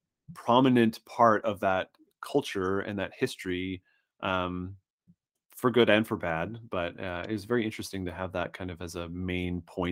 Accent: Saskatchewan, Canada; I grew up in what's essentially a 9 months out of the year, it's winter town surrounded by Indigenous reservations in Saskatchewan, Canada.

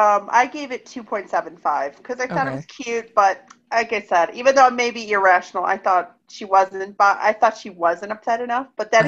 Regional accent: Cleveland, Ohio, United States; Let me just get this out of the way. I grew up in Cleveland.

